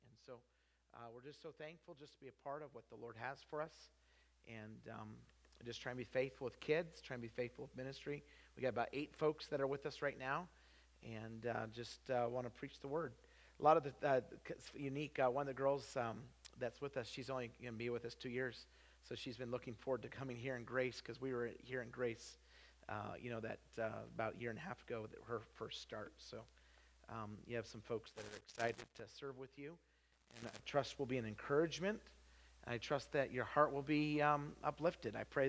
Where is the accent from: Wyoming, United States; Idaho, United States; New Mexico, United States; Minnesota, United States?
Idaho, United States; but I do have an excuse. I'm from Idaho.